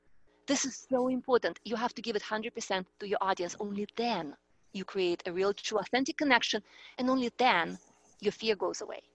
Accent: Russia; accent: Eastern European; English is a second language; Like, my accent is Eastern European. I grew up in Russia.

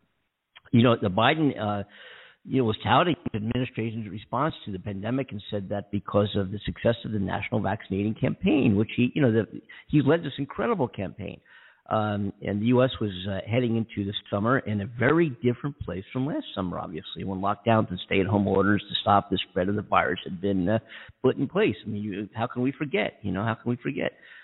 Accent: Philadelphia, Pennsylvania, United States; I'm from Philadelphia, and Tasty Cake, Tasty Baking Company is a Philadelphia icon

